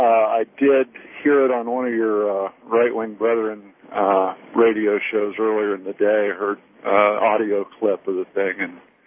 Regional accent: United States; I'm an American, and you know this is something that's affecting our political process

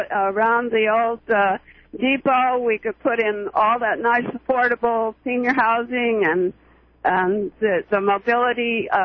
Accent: Chicago, Illinois, United States; if you look at even Chicago, I'm from Chicago, and boy, do they capitalize on the waterfront.

